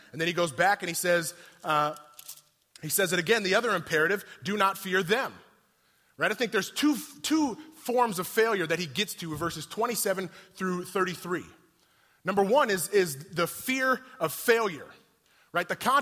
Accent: San Diego, California, United States; I grew up in the West Coast, San Diego, right?

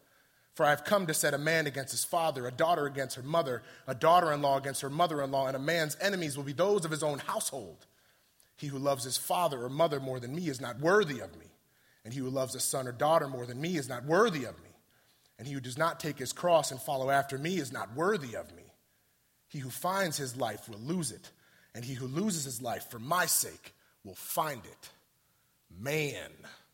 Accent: San Diego, California, United States; I grew up in the West Coast, San Diego, right?

